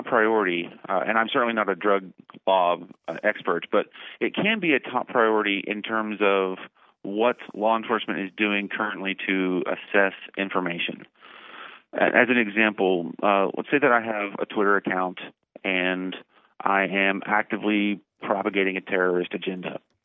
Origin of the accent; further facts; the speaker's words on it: Texas, United States; I'm from Texas, so I'll use it as a representative.